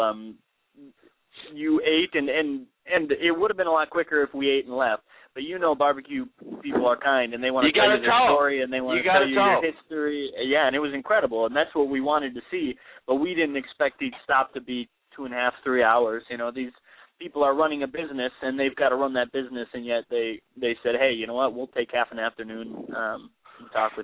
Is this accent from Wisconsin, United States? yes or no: yes; Whitewater, Wisconsin, United States; Okay, so I'm from Whitewater, Wisconsin